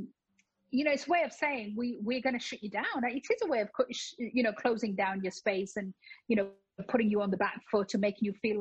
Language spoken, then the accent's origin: English; United Kingdom